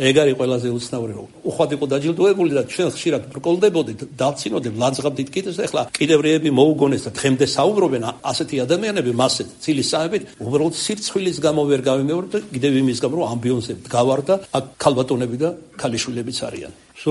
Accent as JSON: {"language": "Georgian", "region": "Kartli", "country": "Georgia", "said": "რა ქართლელი ვარ თქვენ იმერული ისე არმეს მისმეთქი"}